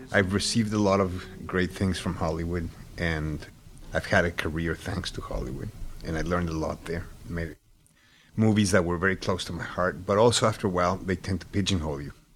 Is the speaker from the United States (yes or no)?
no; Mexico; moved away as an adult; I was born in Mexico, raised there.